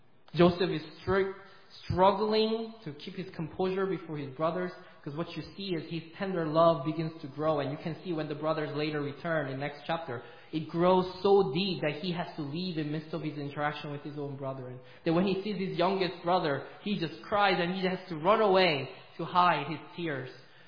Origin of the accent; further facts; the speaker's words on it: South Korea; I grew up in Korea. We lived in a little area where we had not a good neighborhood, let me put it that way.